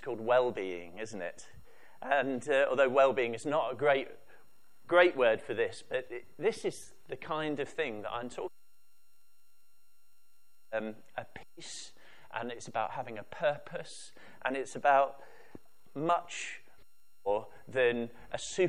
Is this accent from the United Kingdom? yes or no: yes; United Kingdom; I'm very aware of the fact that I'm British and I live in the West